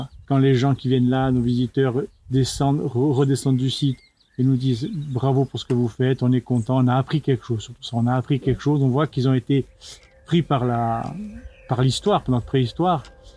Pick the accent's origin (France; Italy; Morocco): France; Sartène, Corsica; Je suis originaire de Sartène, où j'ai toujours vécu. Je suis partie un tout petit peu sur le continent, mais là, pareil, je n'ai pas été convaincue par la vie là-bas.